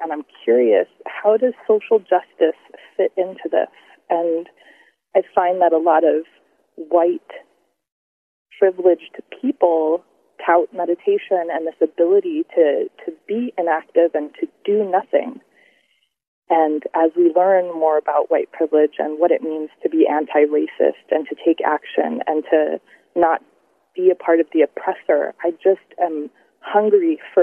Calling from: Queens, New York, United States; I'm calling from Queens, New York.

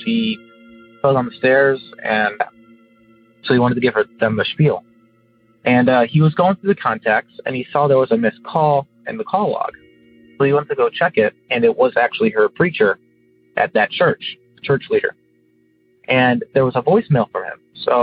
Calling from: Carol Stream, Illinois, United States; I'm currently calling from Carroll Stream, Illinois.

